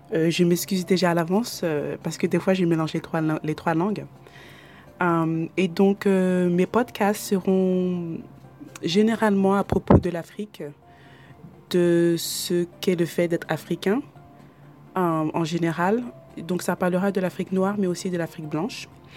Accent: France; now in United States; j'ai grandi et je suis née en France. J'habite aux États-Unis depuis 2002, ça fait 15 ans donc. Mes parents sont congolais, non, ils ne sont pas érois, ils sont congolais du Congo Brazza.

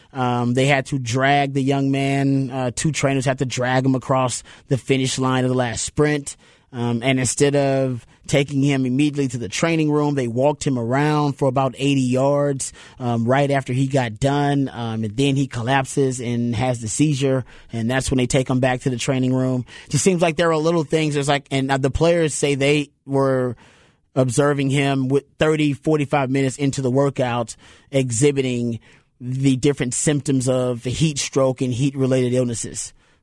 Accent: Houston, Texas, United States; And I grew up in Houston where sometimes it's so hot, we're like, nope, you got to work out inside.

